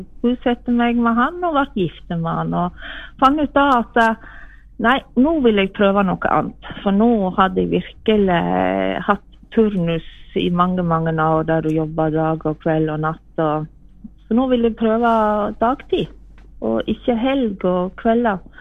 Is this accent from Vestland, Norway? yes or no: yes; Skjolden, Vestland, Norway; also born or lived in Øvre Årdal; og kommer fra Skjolden. Jeg er født i Øvre Årdal, men flyttet til Skjolden når jeg begynte i andre klassen på Skjolden